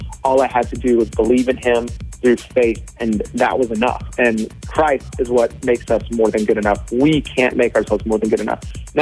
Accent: South Carolina, United States; born there; now in Nashville, United States; I was born in South Carolina. So we live in Nashville, Tennessee now.

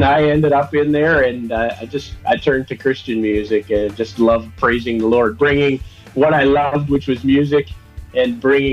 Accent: Saskatchewan, Canada; Well, I'm from Saskatchewan. I live in Regina. Was born into a musical family.

